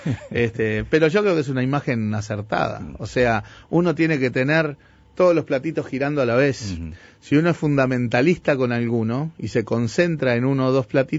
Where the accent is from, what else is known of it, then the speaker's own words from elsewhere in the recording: Uruguay; Somos uruguayos.